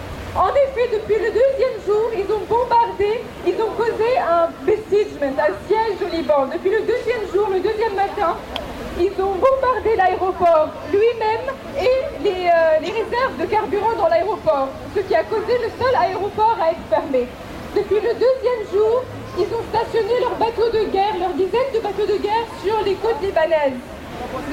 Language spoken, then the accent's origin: French; Canada; Je vais vous demander quelque chose en tant que Canadien.